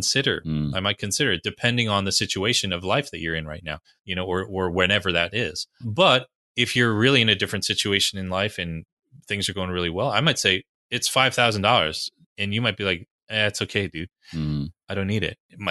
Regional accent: New Jersey, United States; also born or lived in New York City; Hockey's not big where I grew up in New Jersey, New York City. You know, we're all baseball, football, basketball people.

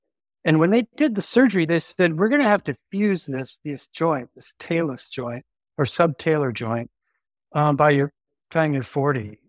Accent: San Diego, California, United States; I grew up in San Diego, and I've always loved the mountains and the ocean.

